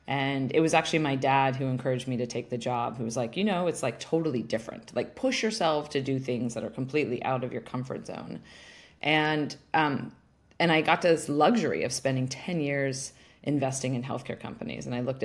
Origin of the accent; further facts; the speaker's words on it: Stanford, California, United States; I had the pleasure of growing up on Stanford campus, and honestly, it was an incredibly privileged upbringing